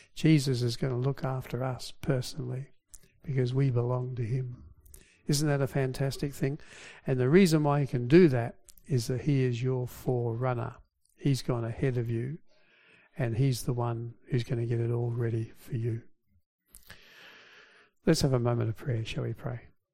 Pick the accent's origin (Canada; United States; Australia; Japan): Australia; I come from Australia, I was weary. I had nowhere to stay.